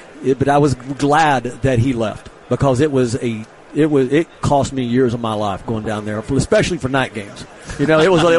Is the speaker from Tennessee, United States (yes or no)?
yes; Knoxville, Tennessee, United States; And growing up in Knoxville, we didn't have a pro allegiance to any, we didn't have pro sports.